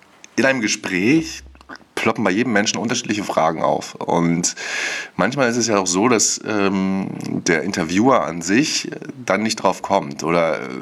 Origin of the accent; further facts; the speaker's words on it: Wismar, Mecklenburg-Vorpommern, Germany; ich bin 32 Jahre alt, ich komme aus Wismar, einer wunderschönen Stadt an unserer schönen Ostseeküste.